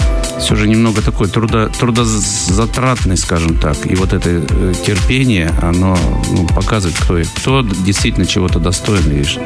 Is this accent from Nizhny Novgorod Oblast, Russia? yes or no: no; Cherepanovo, Novosibirsk Oblast, Russia; Я сам родом из Черепанова